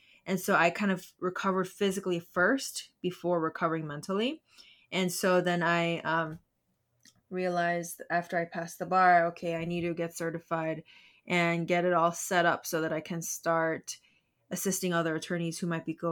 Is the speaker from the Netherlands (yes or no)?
no; South Korea; moved away as an adult; now in United States; I was raised in South Korea, and so I came here to the States for college by myself.